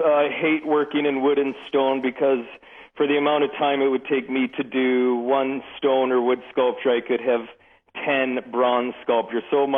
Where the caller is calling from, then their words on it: Waterloo, Ontario, Canada; a smaller studio in Canada near Waterloo, Kitchener-Waterloo area.